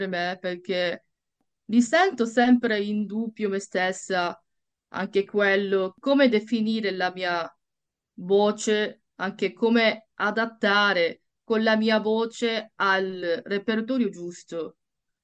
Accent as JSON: {"language": "Italian", "country": "South Korea", "second_language": "Italian", "moved": "yes", "lives_now": "Switzerland", "said": "sono coreana, soprano in Ticino, in Svizzera."}